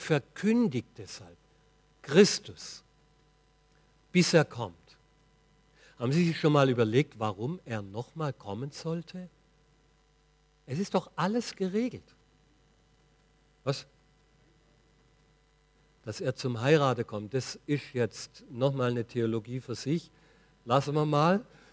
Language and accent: German; Weinheim, Baden-Württemberg, Germany; Und ich komme aus Weinheim. Weinheim an der Bergstraße.